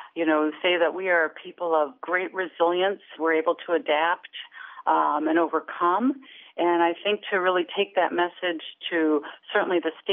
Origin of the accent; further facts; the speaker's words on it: Carlton, Minnesota, United States; also born or lived in Cloquet; I was born in Cloquet, Minnesota, and raised in Carlton. Those are two cities just a little south of Duluth.